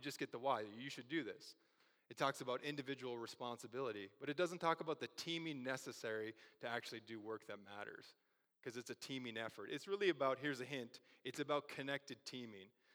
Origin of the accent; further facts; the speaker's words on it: Midwest, United States; I'm from the Midwest, some of you are from different places.